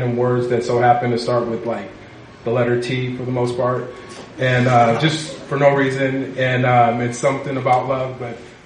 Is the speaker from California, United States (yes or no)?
yes; Riverside, California, United States; I'm from Riverside, born and raised, so it's just good to be in the city. Flew in from Oregon